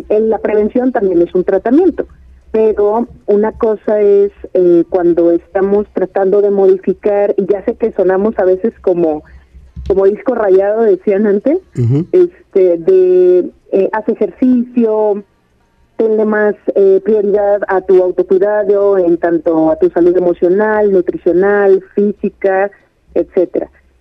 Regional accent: Mexico; nosotros como mexicanos debemos de tener mucho cuidado

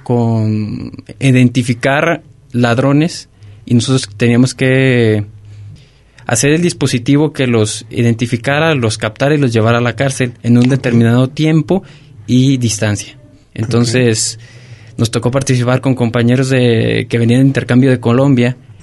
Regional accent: Tepechitlán, Zacatecas, Mexico; Bueno, yo soy originario de Tepechitlán, Zacatecas.

